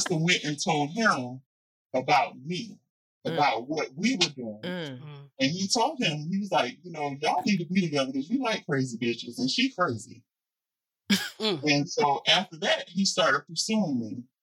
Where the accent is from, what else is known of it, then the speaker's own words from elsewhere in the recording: New Jersey, United States; moved away; And here I am coming from Jersey. When I moved down here, city life made me country boy.